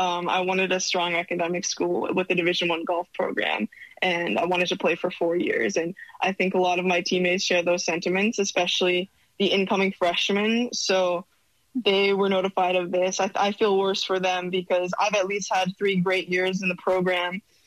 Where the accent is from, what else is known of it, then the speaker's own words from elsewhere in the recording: Massachusetts, United States; flying me out to tournaments in the winter because I'm from Massachusetts.